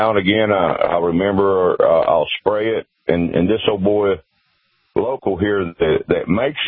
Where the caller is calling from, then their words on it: Chattanooga, Tennessee, United States; Chattanooga, Tennessee.